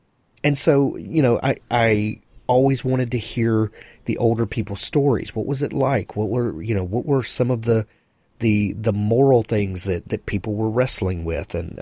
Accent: American South, United States; And I grew up in the American South, and you know we have our own history of you know civil rights struggles and things like that.

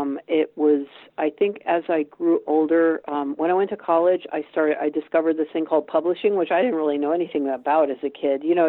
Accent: United States; moved away as an adult; now in London, United Kingdom; for me as an American here, I mean, I've lived here over 30 years, and I sort of feel like it's I'm not a native English person.

